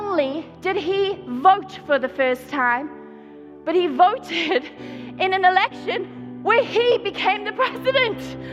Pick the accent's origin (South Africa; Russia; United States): South Africa; I say this as someone who was born and brought up in South Africa